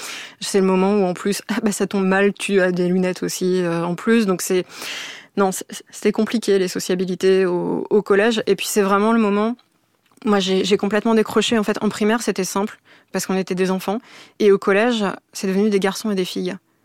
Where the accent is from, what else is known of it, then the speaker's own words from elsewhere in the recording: Hauts-de-France, France; born there; Je suis née en 88, dans l'Aisne.